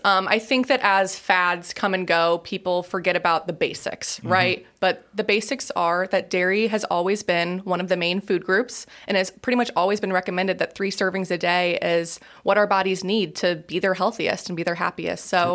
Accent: Edwardsville, Illinois, United States; now in Belleville, United States; So I grew up in Edwardsville, Illinois, and I currently live in Belleville, Illinois.

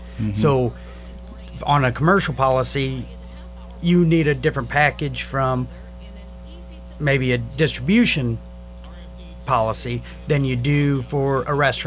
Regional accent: Carrollton, Illinois, United States; now in Jerseyville, United States; I was born and raised in Carrollton, Illinois. Moved here to Jerseyville after my wife and I got together.

